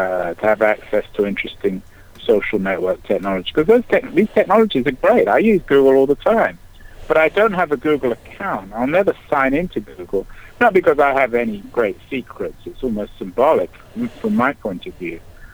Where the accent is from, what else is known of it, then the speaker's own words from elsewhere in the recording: England, United Kingdom; certainly I'm not European, I'm English, it's a big difference.